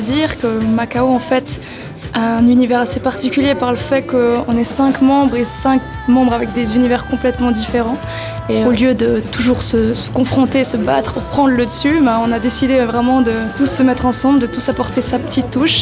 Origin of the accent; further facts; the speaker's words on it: Switzerland; On est suisse, on parle français